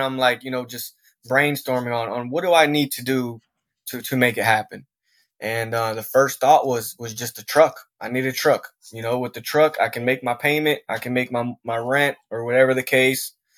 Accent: Tampa, Florida, United States; born there; Well, I'm 28 years old. Like you said, I was born in Tampa, Florida. I have four siblings, three of which are biological.

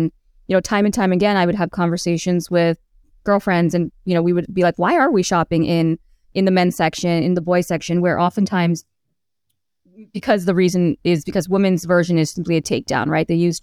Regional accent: Queens, New York, United States; And so growing up in Queens, growing up in New York, you know, sneaker culture is so, you know, pervasive.

